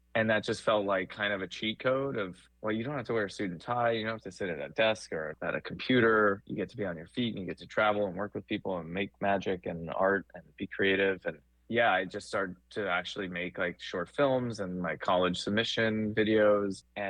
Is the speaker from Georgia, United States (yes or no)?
no; Queens, New York, United States; I grew up in Queens and, you know, my parents had just a few cameras lying around the house.